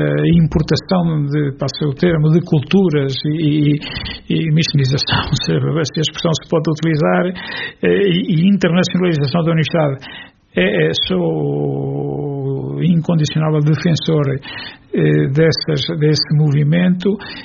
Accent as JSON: {"language": "Portuguese", "town": "Jogueira", "country": "Portugal", "said": "eu sou de Jogueira. Vivo em Jogueira"}